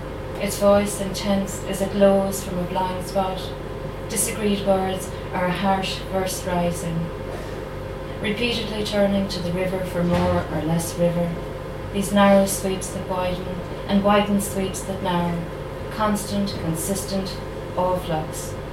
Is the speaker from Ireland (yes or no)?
yes; Connacht, Ireland; I'm on the Sligo-Mayo border. I'm originally from Sligo, so I suppose there's an importance there.